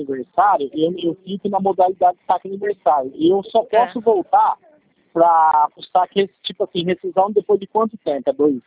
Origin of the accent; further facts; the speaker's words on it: Sertãozinho, São Paulo, Brazil; É, sou de Sertãozinho, mas na verdade trabalho aqui em Ribeirão, na empresa. É Ribeirão Preto.